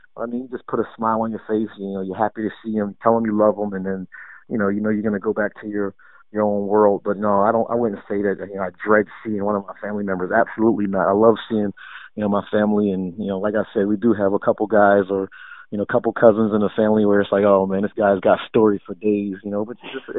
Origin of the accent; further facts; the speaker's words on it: East Coast, United States; growing up on the East Coast, you're playing from like April all the way